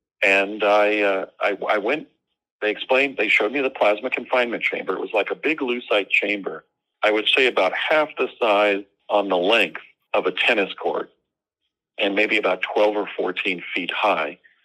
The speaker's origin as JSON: {"language": "English", "region": "New Jersey", "country": "United States", "tie": "born or raised there", "said": "I mean, I was growing up near New York City, you know, New Jersey, and I had been to other major cities."}